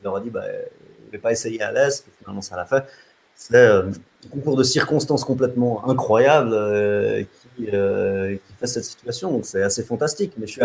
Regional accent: Geneva, Switzerland; on est de Genève, donc c'était pas un problème pour enregistrer

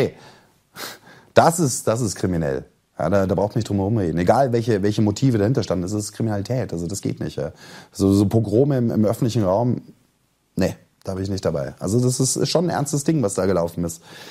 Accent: Bavaria, Germany; Ich bin im Westen aufgewachsen, in Bayern aufgewachsen, aber ich lebe jetzt schon lange im Osten und bin mit einer sächsischen Frau verheiratet

